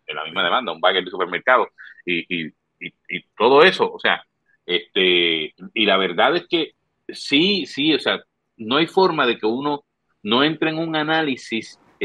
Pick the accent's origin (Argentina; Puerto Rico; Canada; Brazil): Puerto Rico; Y oye, te soy honesto, como puertorriqueño, el que ellos hablen, porque repiten mucho Puerto Rico